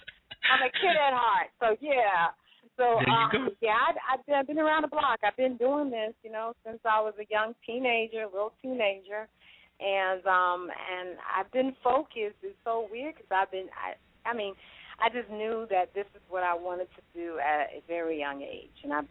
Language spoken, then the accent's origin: English; Queens, New York, United States; also born or lived in Bronx / Newark; I'm originally from Queens, but I have moved all over.